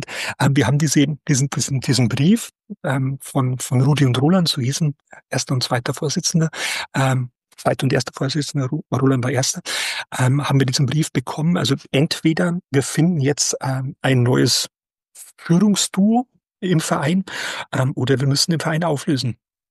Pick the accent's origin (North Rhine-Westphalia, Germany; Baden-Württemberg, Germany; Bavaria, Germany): Bavaria, Germany; Ponholz; bei der Freiwilligen Feuerwehr Ponholz, den Heimatort, wo ich herkomme.